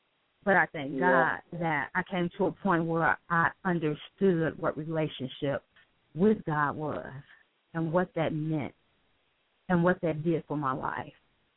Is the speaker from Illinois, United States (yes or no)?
yes; Chicago, Illinois, United States; The project, I grew up in Archer Courts, which is in Chinatown on 22nd Street, and then later in Robert Taylor Homes, that was on State Street.